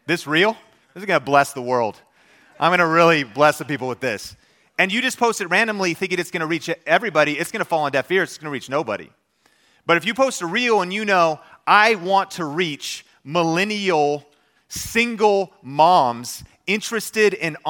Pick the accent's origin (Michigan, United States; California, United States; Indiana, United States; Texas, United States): Texas, United States; Arlington; where I grew up in Arlington. We called it Cowtown.